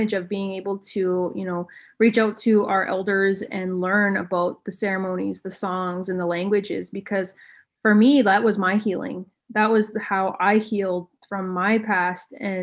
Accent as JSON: {"language": "English", "region": "Manitoba", "country": "Canada", "said": "I'm Cree Ojibwe from Peguis First Nation."}